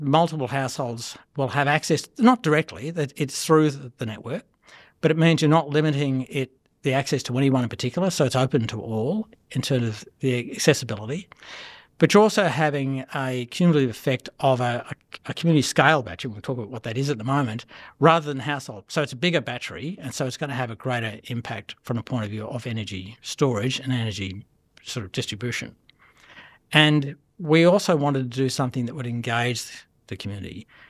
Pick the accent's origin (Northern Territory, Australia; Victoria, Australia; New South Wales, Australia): Victoria, Australia; Elphinstone; so I'm from Elphinton in Victoria